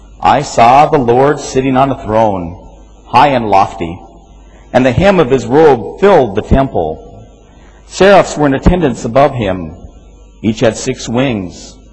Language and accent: English; Minnesota, United States; I grew up in Minnesota, so I've been carefully following a case which has made international news.